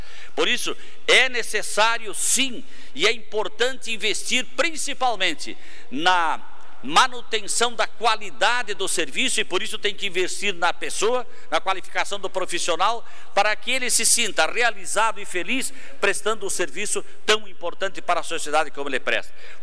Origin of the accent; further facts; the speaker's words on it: Arroio Trinta, Santa Catarina, Brazil; born there; da minha cidade natal, Arroio 30